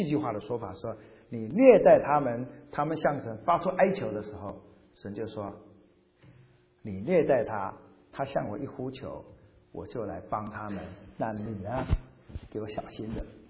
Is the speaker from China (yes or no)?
yes; China; 你看有这样子的，跟我们中国人的勤奋好像是完全相反的哈。